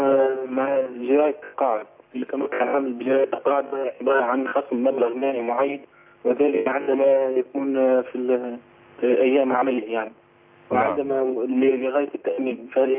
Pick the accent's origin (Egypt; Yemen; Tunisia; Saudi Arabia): Tunisia; يعني هل تجوز صلاة الجمعة الثانية عندنا في تونس